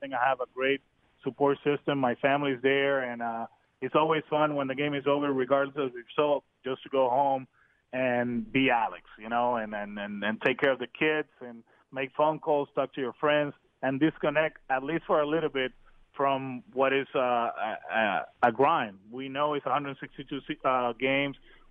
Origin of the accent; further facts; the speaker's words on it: Caguas, Puerto Rico; I managed winter ball in Puerto Rico. I actually managed my hometown team, the Caguas Criollos.